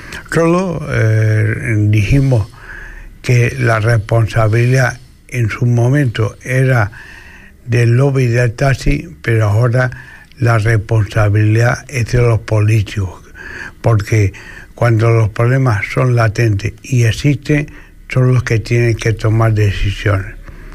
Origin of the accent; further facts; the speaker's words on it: Canary Islands, Spain; somos paisanos, somos de la misma tierra, que somos canarios.